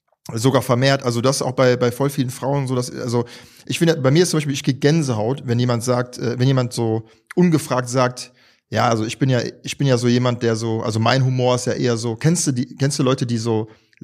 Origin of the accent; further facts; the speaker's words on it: Germany; Ich bin ja ein Deutscher.